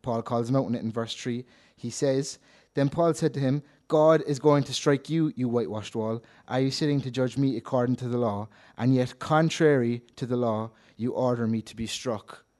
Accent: Ireland; We know we might not, as like people growing up in Ireland, where, I mean, the Ten Commandments, you might be hear of it, but it's not something that like really pushed in our country.

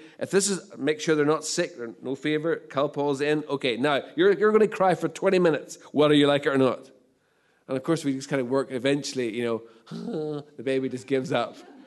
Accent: Northern Ireland, United Kingdom; I'm the guy from North Antrim Farmer in Hong Kong, you know, feeling humidity for the first time in my life.

